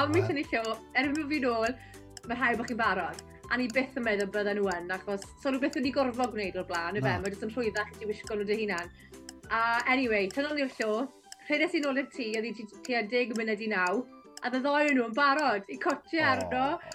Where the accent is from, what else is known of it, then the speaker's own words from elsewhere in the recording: Capel Isaac, Wales, United Kingdom; Merch o Gapel Eisac ydw i, ger Llandeilo, yn Sir Gar.